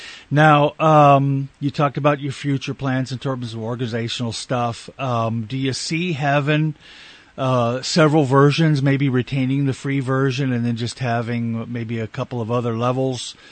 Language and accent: English; Canada; accent: Canadian; Sometimes my Canadian accent comes back in it.